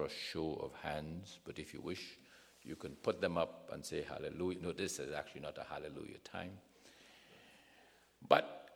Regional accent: Guyana; I grew up in British Guyana, and then became Guyana.

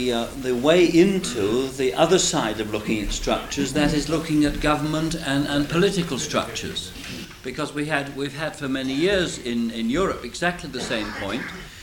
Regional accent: England, United Kingdom; now in United States; it's been very interesting to me as an Englishman watching your self-examination

